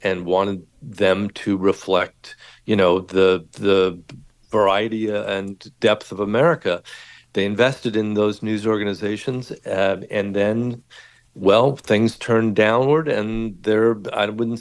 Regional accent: Los Angeles, California, United States; I grew up in Los Angeles

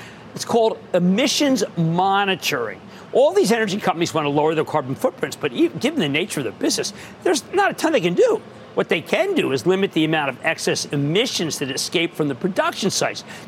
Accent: New Jersey, United States; How about Joe in my home state of New Jersey?

